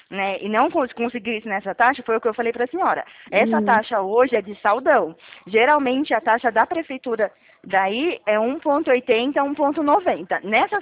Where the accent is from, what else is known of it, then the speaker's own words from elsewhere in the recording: Araras, São Paulo, Brazil; eu sou daqui de Araras.